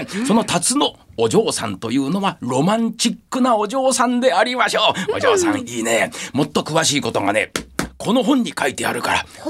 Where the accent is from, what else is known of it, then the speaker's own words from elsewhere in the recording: Kakogawa, Hyogo, Japan; 私、生まれも育ちも播州播磨加古川。加古川の水で産湯を使い、